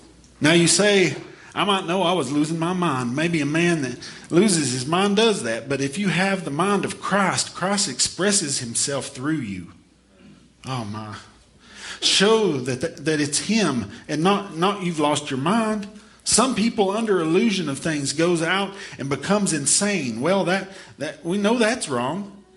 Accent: the South, United States; You know, even though I'm from the South, don't worry, though.

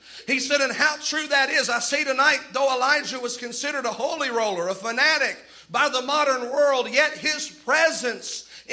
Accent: Sellersburg, Indiana, United States; it caught my attention because I was from Sellersburg.

